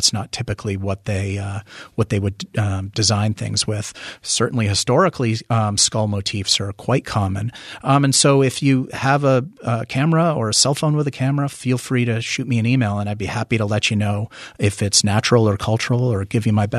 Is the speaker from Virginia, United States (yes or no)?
no; Vermont, United States; And being a Vermonter having the rare opportunity to practice what I love in my home state, I couldn't be more grateful.